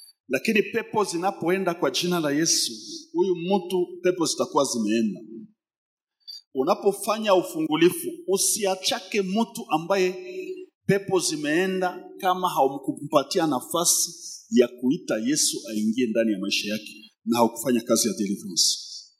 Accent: Beni, North Kivu, DR Congo; Mimi natoka Beni.

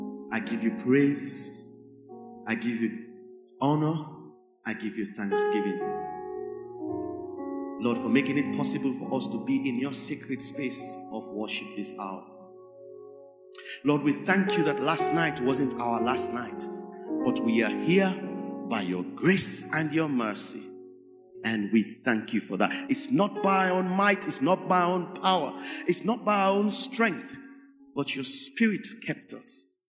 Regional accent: Sierra Leone; Like our sister who's leading the service is from Ghana, I'm from Sierra Leone. And this has been going on for the last couple of years. I came to this church in 2016 and I've been here since.

